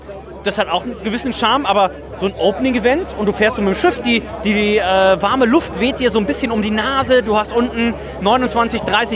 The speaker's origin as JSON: {"language": "German", "region": "Hamburg", "country": "Germany", "said": "Also ich komme ja aus Hamburg, da ist auch viel am Wasser"}